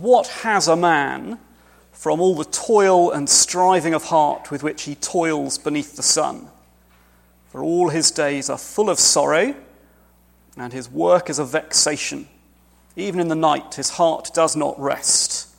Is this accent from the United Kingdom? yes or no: yes; United Kingdom; As a British citizen, I can only be here because I am married